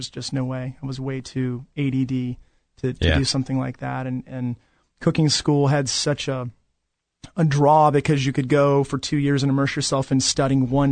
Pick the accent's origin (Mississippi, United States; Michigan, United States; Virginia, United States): Virginia, United States; maybe because I'm from Virginia and he's from Appalachia.